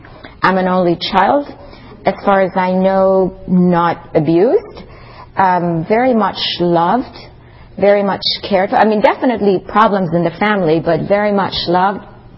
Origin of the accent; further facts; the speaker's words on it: Iran; every time we went back home, I'm from Iran, every time we went back home